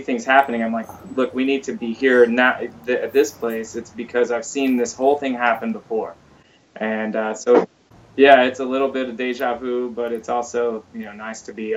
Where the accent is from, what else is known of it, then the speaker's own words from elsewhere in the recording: Jayton, Texas, United States; I grew up in Jayton, Texas, which is a really small town where, you know, there wasn't an actual catering business or anything like that.